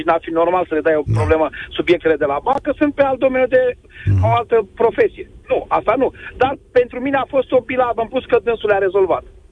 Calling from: Bucharest, Romania; sunt din București.

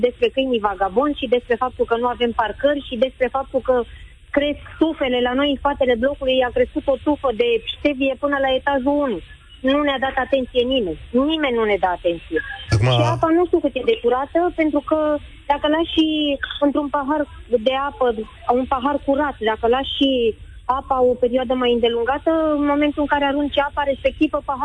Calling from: Giurgiu, Giurgiu County, Romania; Eu sunt din Giurgiu

